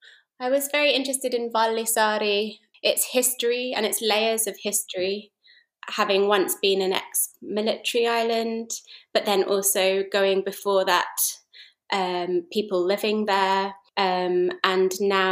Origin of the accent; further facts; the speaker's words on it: Brighton, South East England, United Kingdom; now in Glasgow, United Kingdom; is Finnish and my father is English. I grew up in Brighton, in the south of England, and then I went to art school in Glasgow, to the Glasgow School of Art. And so Scotland is my adopted home. And my mum is from Iisalmi in Savo.